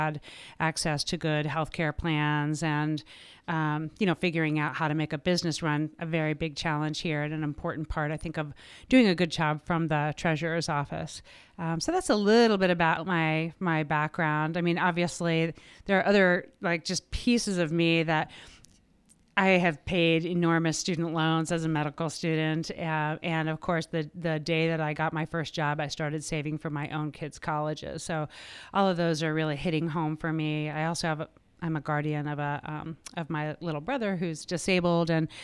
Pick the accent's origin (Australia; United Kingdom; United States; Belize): United States; Ohio; born there; So I was born in Ohio, in the Midwest. We moved around a little bit.